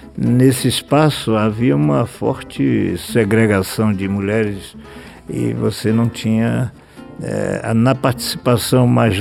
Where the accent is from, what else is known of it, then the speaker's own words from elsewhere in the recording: Bahia, Brazil; eu sou do interior da Bahia, aquele interior que por muito tempo não teve algumas coisas como luz elétrica, e é um pequeno arraial, de fato